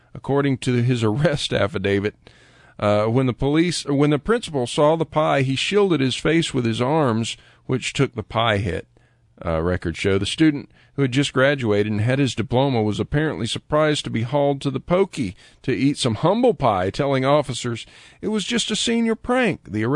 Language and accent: English; Lakeland, Florida, United States; Lakeland, Florida, my hometown.